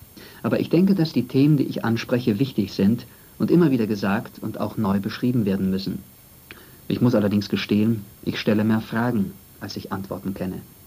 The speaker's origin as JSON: {"language": "German", "town": "Rüdersdorf", "region": "Brandenburg", "country": "Germany", "tie": "born there", "said": "Und das wird angesiedelt sein an meinem Geburtsort östlich von Berlin in den Kalksteinbrüchen von Rüdersdorf"}